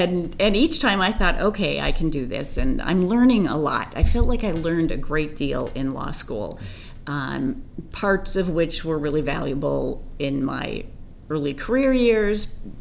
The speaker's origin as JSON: {"language": "English", "region": "Minnesota", "country": "United States", "tie": "born or raised there", "said": "Well, I grew up in Minnesota, in the suburbs, and decided to go to law school."}